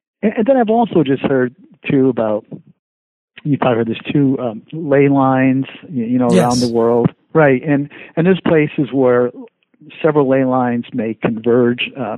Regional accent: Connecticut, United States; And I grew up in Connecticut, and it's based on some historical facts in Connecticut.

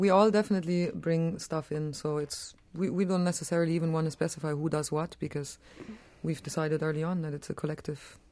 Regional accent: Rome, Lazio, Italy; born there; first language Italian; English is a second language; moved away; also born or lived in Germany / France; I was born in Rome to a German mother. And then I lived in Germany for quite some time, and I lived in France.

